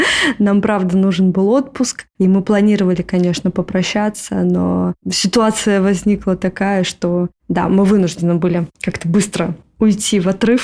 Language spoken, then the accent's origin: Russian; Moscow, Russia; и мы из Москвы.